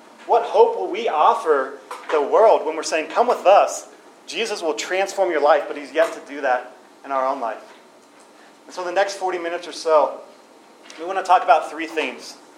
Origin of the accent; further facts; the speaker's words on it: Richmond, Virginia, United States; I hail from Richmond, Virginia. If you haven't heard of Richmond, Virginia, it's actually the third most tattooed city in the U.S.